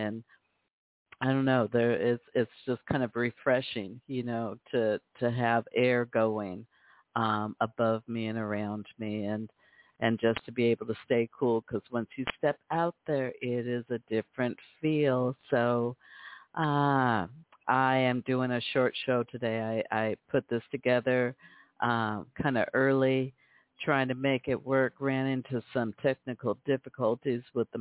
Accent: Seattle, Washington, United States; now in Las Vegas, United States; I like to play music that comes from my hometown in Seattle to here in Las Vegas, where I live, across the United States

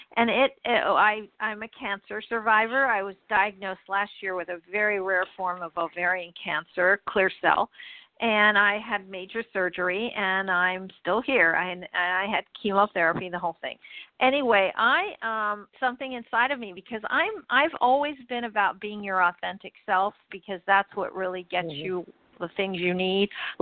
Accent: London, United Kingdom; also born or lived in Pakistan / Montreal; I was born in Pakistan. … I don't spell it that way. I spell it … because I also grew up in London and Montreal.

